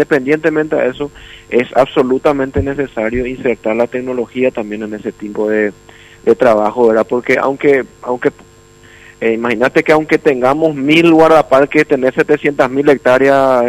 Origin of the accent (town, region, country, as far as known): Paraguay